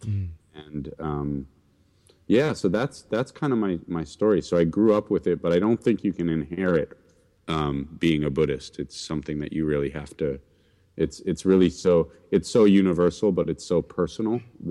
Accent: New York City, New York, United States; And so I grew up in the Shambhala community, mostly in New York City.

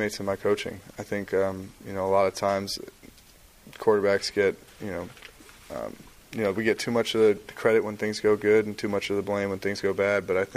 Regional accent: West Coast, United States; And so the Pac-12 has always been near and dear to my heart as well, you know, growing up on the West Coast.

